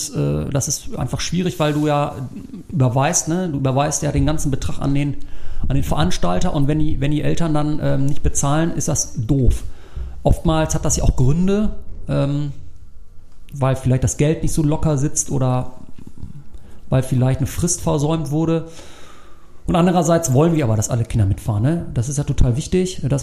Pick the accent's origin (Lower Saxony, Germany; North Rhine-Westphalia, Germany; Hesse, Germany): North Rhine-Westphalia, Germany; Leverkusen; born there; now in Weeze, Germany; bin 38 Jahre alt und bin geboren in Leverkusen und wohne seit etwa 8 Jahren hier am Niederrhein in Weeze.